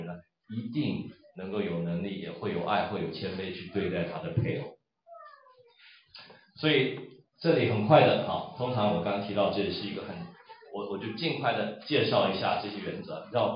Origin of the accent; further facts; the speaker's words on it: China; 可是有些人可能我们中国人比较客气，所以喜欢说好话